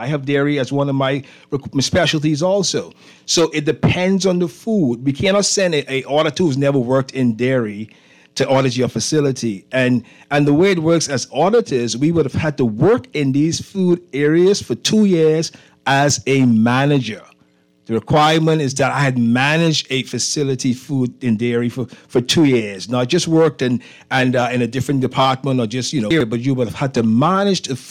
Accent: Bahamas; I was from the Bahamas, of course. And they said, "Well, Queen, let's look up your country."

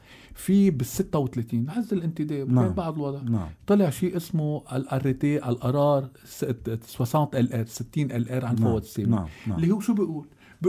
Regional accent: Lebanon; نحن كلبنانية

